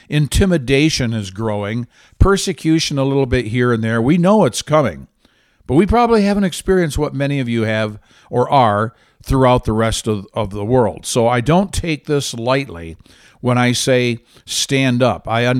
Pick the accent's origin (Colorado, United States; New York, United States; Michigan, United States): Michigan, United States; a song I love by … from my home state of Michigan.